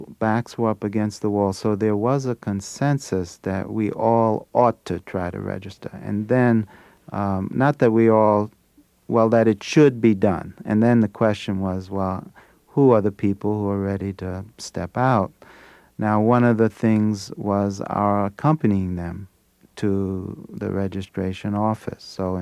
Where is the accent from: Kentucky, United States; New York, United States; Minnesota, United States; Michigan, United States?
New York, United States; New York City; we grew up in the Harlem River houses in New York City, which was a low-rent income project, but it turned out to be a little village.